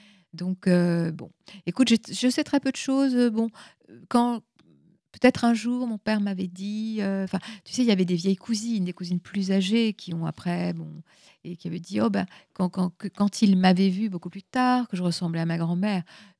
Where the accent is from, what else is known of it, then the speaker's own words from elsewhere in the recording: Lorient, Brittany, France; born there; je suis née à Lorient, puisque mes parents se sont rencontrés, ont vécu, vivent toujours dans la région de Lorient.